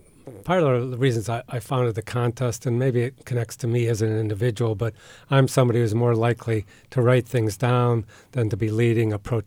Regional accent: Detroit, Michigan, United States; So I come from Detroit, and right on the edge of Detroit, where it was a kind of a racist environment in various ways

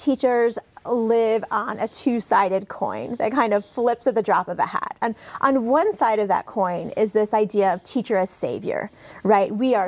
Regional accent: New York City, New York, United States; now in Grand Forks, United States; And so, yeah, I've been surprised moving to Grand Forks after growing up in New York City about how much actually is the same.

